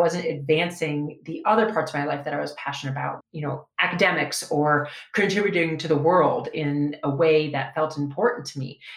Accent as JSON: {"language": "English", "region": "Minnesota", "country": "United States", "tie": "born or raised there", "said": "I grew up in Minnesota, and I had a family that was all about being outside in any kind of weather"}